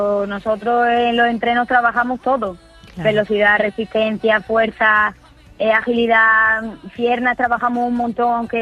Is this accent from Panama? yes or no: no; Valdornillo, Spain; Pues yo soy de Valdornillo